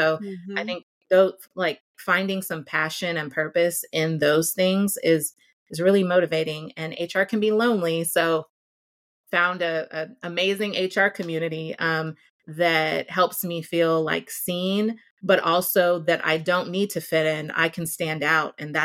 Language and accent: English; Houston, Texas, United States; I'm from Houston, Texas, third ward, Houston, Texas. I always like to say my neighborhood, my roots are everything.